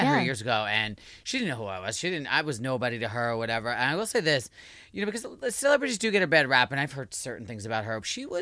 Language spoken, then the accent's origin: English; New Jersey, United States; I'm from New Jersey.